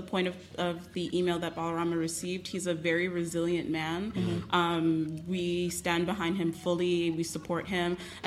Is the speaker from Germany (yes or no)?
no; Montreal, Quebec, Canada; So I grew up in Little Burgundy, was born and raised there, lived most of my life there.